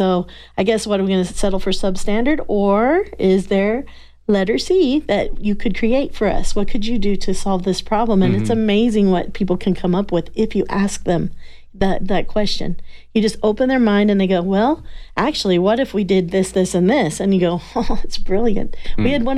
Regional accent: Midwest, United States; Well, growing up on a farm is really, really fun. You have the great outdoors. I was from the Midwest, so we had the barn.

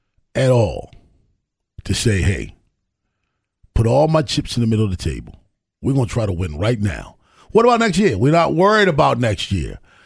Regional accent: Baltimore, Maryland, United States; I'm from West Baltimore.

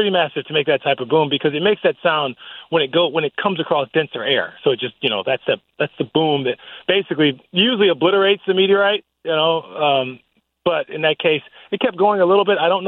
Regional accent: Cleveland, Ohio, United States; I'm from Cleveland, obviously, I told you.

